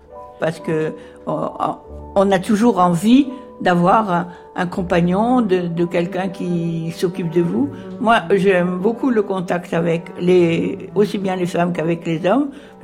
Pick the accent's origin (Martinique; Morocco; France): Morocco; Non, j'habite pas du tout Luxembourg. Je viens du Maroc, alors je viens pas de Luxembourg.